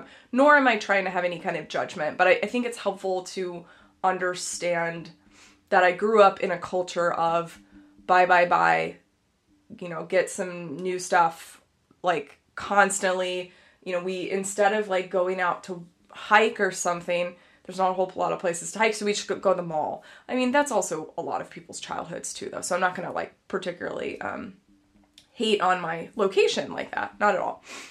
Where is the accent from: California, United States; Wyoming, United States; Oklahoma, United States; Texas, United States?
Texas, United States; Dallas; the long and the short of it is I am originally from Texas, from Dallas, and Dallas, if you're familiar with it, is, you know, very, it's a very interesting place to live.